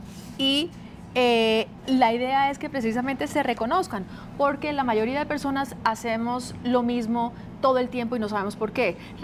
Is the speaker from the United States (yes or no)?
yes; United States; moved away as an adult; now in Colombia; Me crié en Estados Unidos con mi mamá.